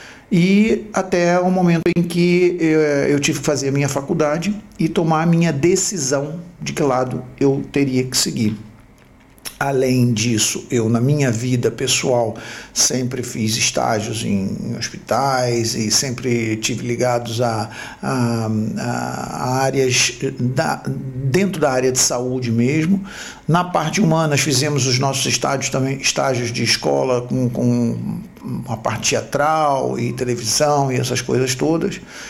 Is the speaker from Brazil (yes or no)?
yes; Brazil; moved away as an adult; now in Portugal; sou brasileiro, nascido e criado no Brasil, vivi até os 20 e poucos anos no Brasil, me formei lá como cirurgião dentista e depois vim para Portugal, onde estou já vivendo há 30 anos.